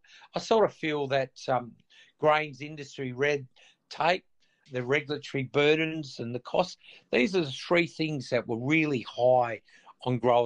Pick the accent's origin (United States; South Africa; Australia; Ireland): Australia; Western Australia; particularly a state like Western Australia, which is my home state